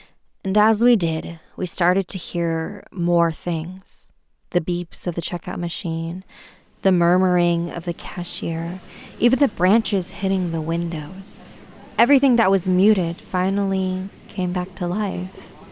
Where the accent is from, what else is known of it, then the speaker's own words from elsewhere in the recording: China; Growing up in China, I remember forcing my eyes shut as hard as I could every night